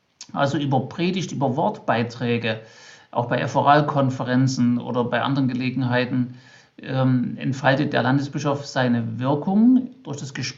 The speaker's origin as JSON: {"language": "German", "town": "Limbach-Oberfrohna", "region": "Saxony", "country": "Germany", "tie": "born or raised there", "said": "Die meiste Zeit meiner Kindheit habe ich in der Nähe von Limbach über Frohna verbracht."}